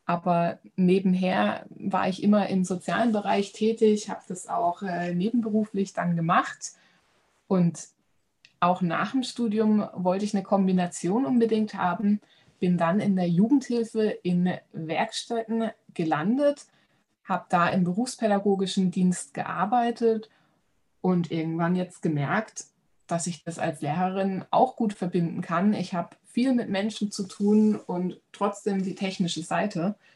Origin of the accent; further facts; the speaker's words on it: Stutensee, Baden-Württemberg, Germany; ich komme aus dem Landkreis Karlsruhe aus Stutensee